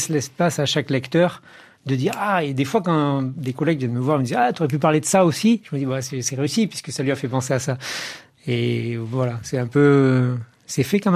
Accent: Nouvelle-Aquitaine, France; dans un petit village de Dordogne, tout près de là où j'ai grandi

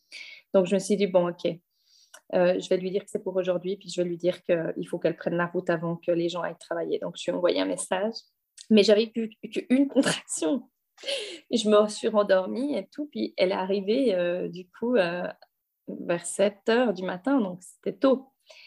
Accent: Switzerland; Donc, chez nous, en Suisse, c'est totalement légal, hein.

